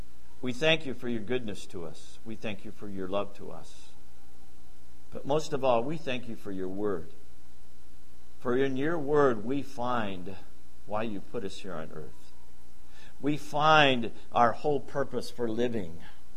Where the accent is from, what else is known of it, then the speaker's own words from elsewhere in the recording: Grand Rapids, Michigan, United States; I grew up in Grand Rapids, the holy city, you know.